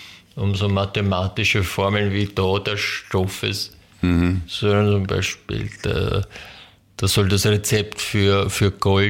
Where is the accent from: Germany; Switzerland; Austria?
Austria; bei uns in Österreich ist es halt, wenn du Pech hast, schon sehr kalt in der Woche.